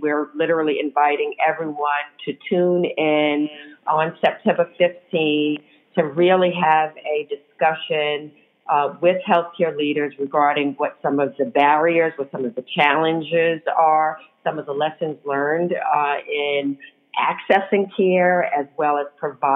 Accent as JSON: {"language": "English", "town": "New York City", "region": "New York", "country": "United States", "tie": "born or raised there", "also_born_or_lived": "California", "said": "I'm an Army brat. I was born in California, but raised in New York City since the age of three. So I am, yes, a bona fide New Yorker."}